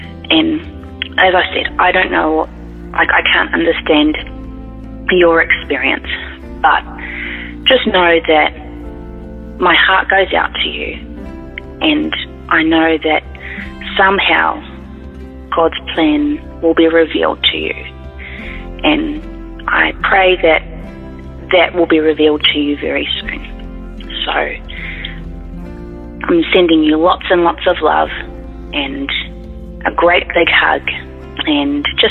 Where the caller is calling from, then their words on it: Gold Coast, Queensland, Australia; I'm calling from the Gold Coast of Australia.